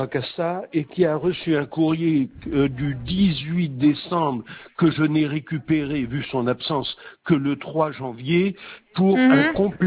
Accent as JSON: {"language": "French", "town": "Marseille", "region": "Provence-Alpes-Côte d'Azur", "country": "France", "tie": "born there", "said": "Vous avez de la chance, je suis né à Marseille."}